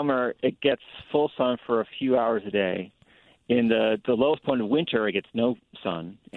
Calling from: Philadelphia, Pennsylvania, United States; Well, actually, I'm calling from Philly. I'm calling from my job, which is across the street from Franklin Square. But I live in the Fishtown neighborhood of Philadelphia.

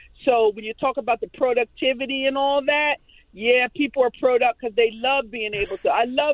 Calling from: Lindenwald, New Jersey, United States; Hello. Yes … from Lindenwald.

